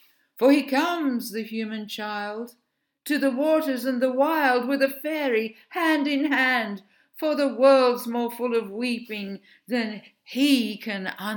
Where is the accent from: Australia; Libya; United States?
Australia; As an Australian, I am aware of many stories about children lost in the bush.